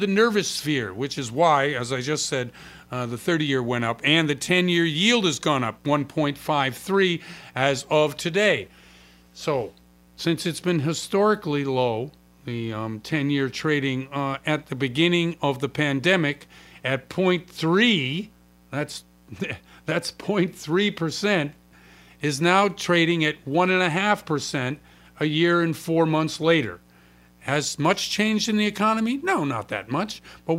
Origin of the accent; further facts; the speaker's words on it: New England, United States; I mean, I'm from New England, so I'm Yankee cheap, and these numbers are driving me crazy.